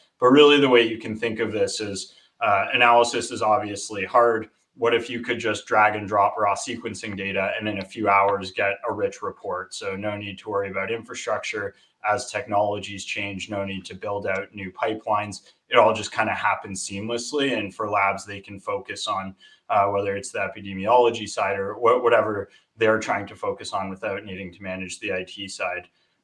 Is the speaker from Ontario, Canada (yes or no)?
yes; Toronto, Ontario, Canada; born there; Originally, I was born in Toronto.